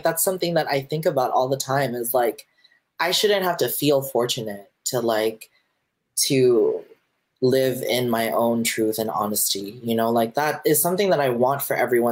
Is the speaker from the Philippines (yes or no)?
yes; Cordillera Administrative Region, Philippines; Benguet. So like that is a little deeper, a little more meaningful than just being like, you know, I'm Filipino because I'm not, you know, Bisayan. I'm not Aita. That's not my experience as a Filipino person.